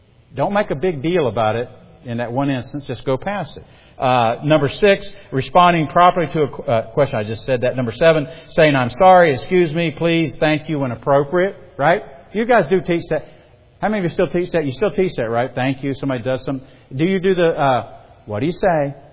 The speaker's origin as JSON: {"language": "English", "region": "the South", "country": "United States", "said": "And I will typically say this. \"I'm from the South.\" That's my big excuse, because I was trained to say that and I can't stop saying it."}